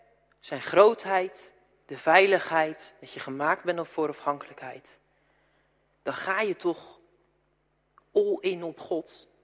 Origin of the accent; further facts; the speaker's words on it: South Holland, Netherlands; Ik kom zelf uit Zuid-Holland, dus ik mag het zeggen.